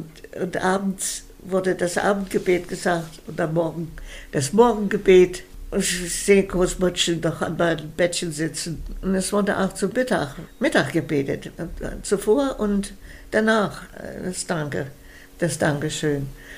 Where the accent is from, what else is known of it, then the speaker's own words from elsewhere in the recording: Gera, Thuringia, Germany; Und wir hatten ein Mehrfamilienhaus in Gera. Das ist mein Heimatsort, mein Geburtsort.